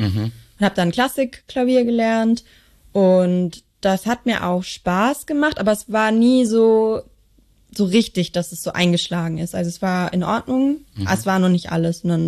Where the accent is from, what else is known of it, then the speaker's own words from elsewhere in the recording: Bochum, North Rhine-Westphalia, Germany; Bochumerin